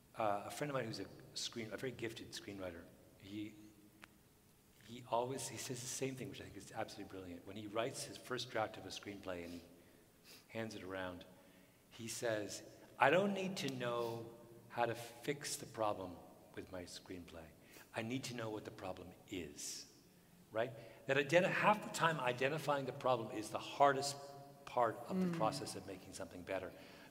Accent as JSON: {"language": "English", "country": "Canada", "said": "I mean, I'm a Canadian."}